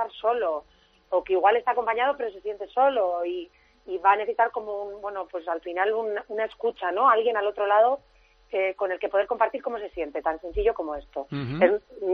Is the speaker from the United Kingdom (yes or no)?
no; Spain; Sí que los voluntarios somos todos españoles